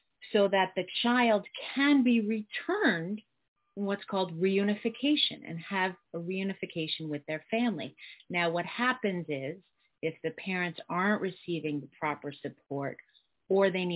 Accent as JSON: {"language": "English", "region": "New York", "country": "United States", "lives_now": "Los Angeles, United States", "said": "Well, I'm originally from New York. Now I live in Los Angeles. I came to Los Angeles to be in the arts and film and theater because I did a lot of theater in New York"}